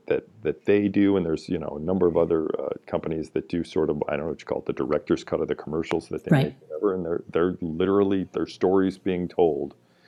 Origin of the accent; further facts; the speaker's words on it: Chicago, Illinois, United States; I'm from Chicago, I'm not a Cubs fan.